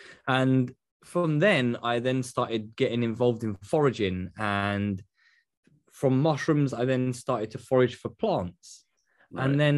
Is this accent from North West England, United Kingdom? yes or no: no; London, United Kingdom; I'm from London, so I'd work in London